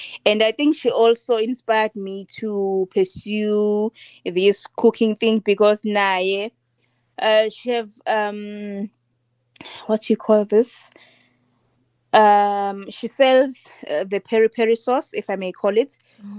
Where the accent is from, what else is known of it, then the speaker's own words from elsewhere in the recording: Mbangeni, Mpumalanga, South Africa; but for now, I was only operating around Mbangeni, which is my hometown. But however, beginning of May, I'll be located in Durban.